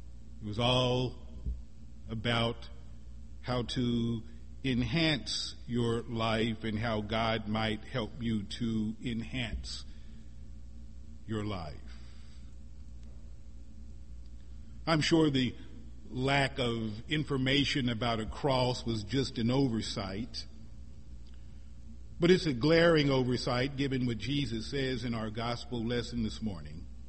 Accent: the Ozarks, United States; accent: Ozark; In those days I still had a very much pronounced Ozarkian twang. And she recognized it because she was from the same region that I was from

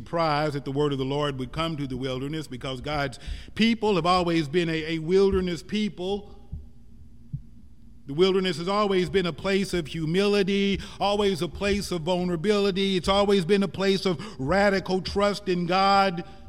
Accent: Missouri, United States; moved away as an adult; I remember 35 years ago when I was leaving Missouri, driving from my hometown in Missouri to Atlanta, Georgia

